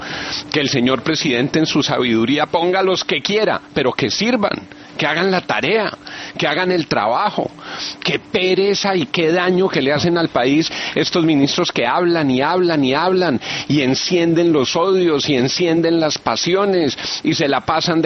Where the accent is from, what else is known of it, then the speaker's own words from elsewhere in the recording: Colombia; como colombiano